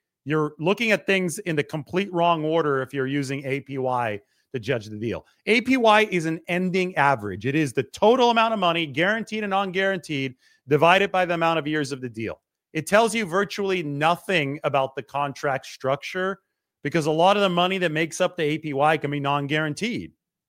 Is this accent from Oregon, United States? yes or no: no; California, United States; a lot of it's because I'm biased coming from the San Joaquin Valley, and he's from there too.